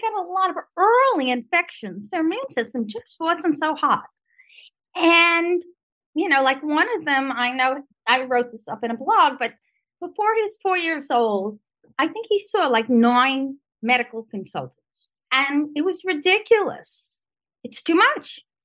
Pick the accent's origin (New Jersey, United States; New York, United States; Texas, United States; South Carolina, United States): New York, United States; Brooklyn; Oh, well, what the heck? I'm from Brooklyn. I don't remember any ticks.